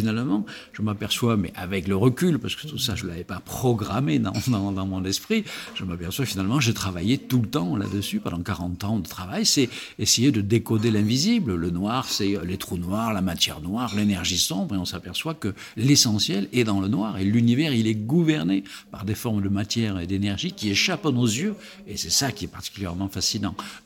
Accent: Provence-Alpes-Côte d'Azur, France; Alors, comme je suis né et vécu toute mon enfance en Provence, sous un beau ciel, effectivement, très clair et très pur

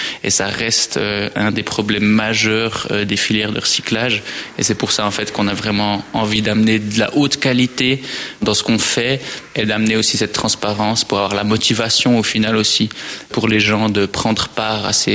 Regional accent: Jura, Switzerland; L'arc jurassien est, pour des raisons privées, en fait, on vient du Jura à la base, quelque chose qui nous tient à cœur.

